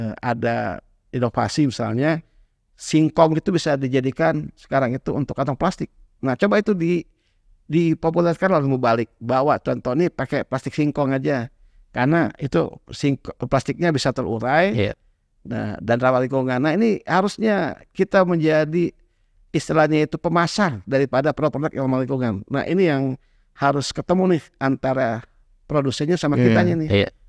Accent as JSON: {"language": "Indonesian", "region": "Jakarta", "country": "Indonesia", "tie": "born or raised there", "said": "Saya menikmati betul masa kecil saya berenang di Banjir Kanal Barat, ya di Tanah Abang"}